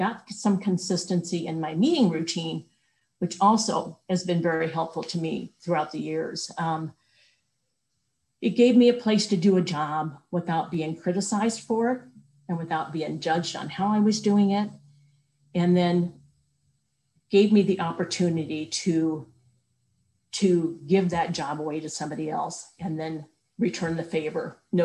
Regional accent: Nebraska, United States; I am from Nebraska

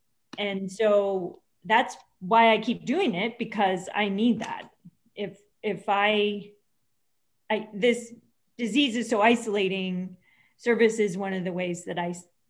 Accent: Tucson, Arizona, United States; I'm from Tucson.

